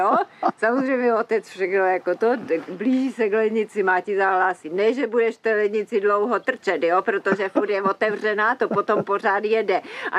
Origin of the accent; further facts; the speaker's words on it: Moravia, Czechia; born there; Jsem se narodila na Moravě, ale pak otec měl tuberkulózu, tak proto jsme se přestěhovali.